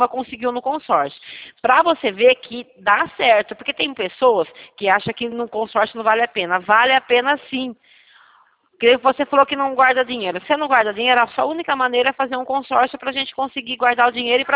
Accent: Rio Claro, São Paulo, Brazil; Eu sou de Rio Claro mesmo. Eu sou de Rio Claro, eu sou aqui de Rio Claro

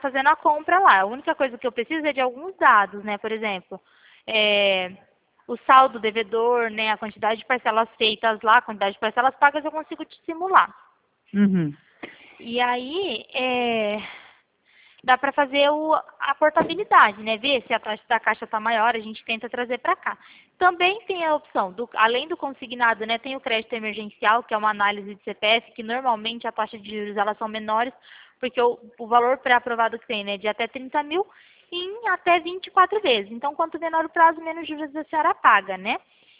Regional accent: Pirassununga, São Paulo, Brazil; Eu sou de Pirassununga, interior de São Paulo.

